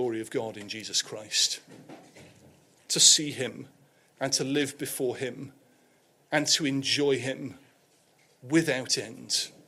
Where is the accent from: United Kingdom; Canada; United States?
United Kingdom; being very British, I tried to avoid their eye and did my best.